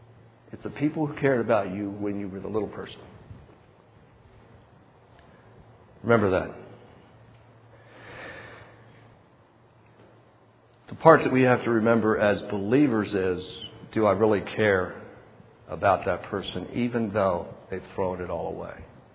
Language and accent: English; Maryland, United States; In my grown-up years, I came from Washington County, Maryland.